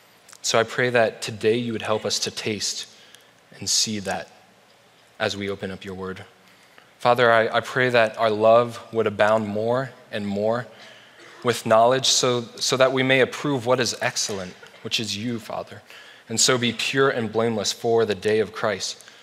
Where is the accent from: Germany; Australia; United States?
Germany; as I was growing up in Germany, every year for New Year's Eve, my family would have a party